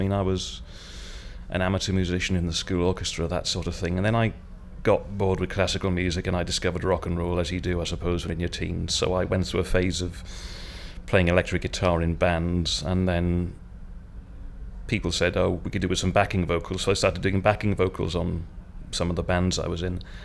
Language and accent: English; Wales, United Kingdom; now in Edinburgh, United Kingdom; I was born on the 24th October 1966 and I'm here from Edinburgh, although I'm from South Wales originally.